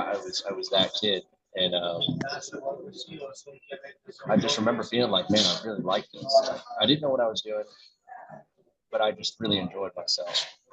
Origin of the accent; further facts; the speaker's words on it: Dallas, Texas, United States; born and raised in Dallas, Texas.